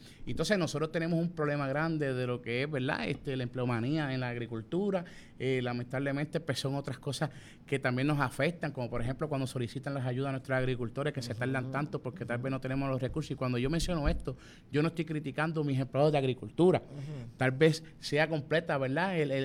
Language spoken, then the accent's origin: Spanish; Utuado, Puerto Rico; Todo el mundo sabe que yo soy del pueblo de Utuado, pero también todo el mundo sabe que yo amo mi pueblo